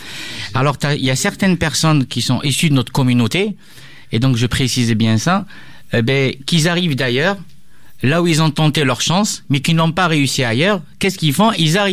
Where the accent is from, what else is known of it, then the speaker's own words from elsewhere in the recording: Algeria; C'est un peu d'humour, on est algérien quand même.